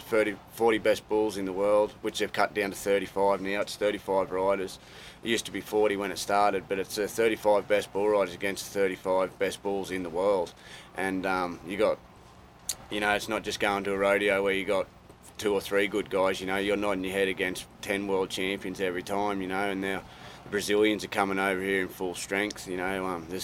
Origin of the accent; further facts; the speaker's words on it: Australia; now in United States; I'm two times PBR Australian champion, so I'm seven times Australian champion over home.